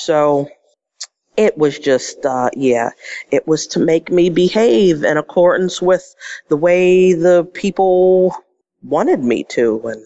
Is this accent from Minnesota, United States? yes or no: no; Pennsylvania, United States; And I come from Pennsylvania, mm-hmm. and I grew up in the 80s